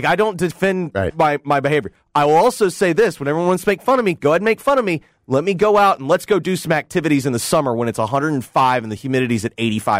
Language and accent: English; Memphis, Tennessee, United States; now in California, United States; when I first got to California and, you're telling people, like, yeah, I'm from Memphis or, I'm from Tennessee, where I had to explain to them.